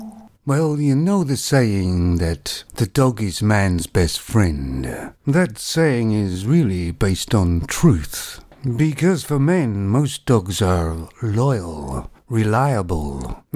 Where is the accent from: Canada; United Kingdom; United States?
Canada; I'm from Canada